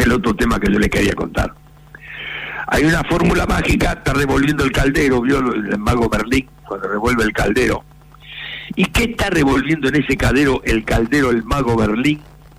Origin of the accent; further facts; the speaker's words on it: Buenos Aires, Argentina; Yo vivo acá toda la vida, nací en San Telmo, así que soy más porteño que, qué sé yo